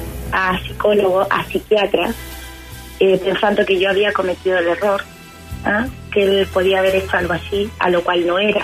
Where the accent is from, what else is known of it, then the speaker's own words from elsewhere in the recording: Chile; como buena si chilena, mala, empoderada.